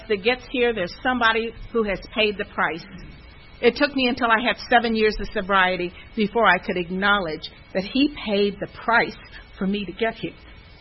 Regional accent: Bible Belt, United States; I was raised in the Bible Belt.

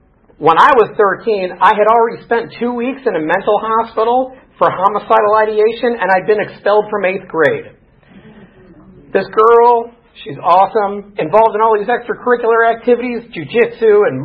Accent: Chicago, Illinois, United States; I'm from Chicago. That's where I grew up.

